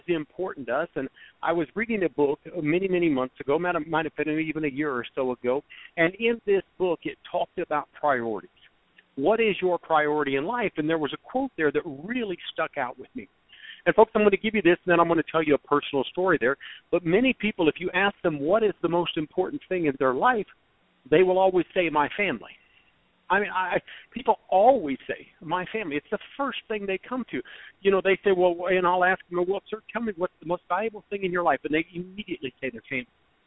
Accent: Peoria, Illinois, United States; I lived in Peoria, Illinois, is where my life started in 1965.

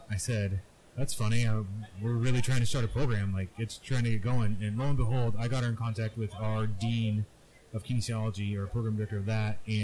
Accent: Wichita, Kansas, United States; I'm from Wichita, Kansas. Went to Kansas State University, got my undergrad there

